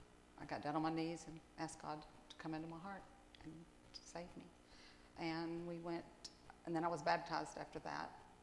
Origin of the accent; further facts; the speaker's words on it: Irving, Texas, United States; also born or lived in Dallas; I grew up in Dallas, Irving. I moved around. We moved around quite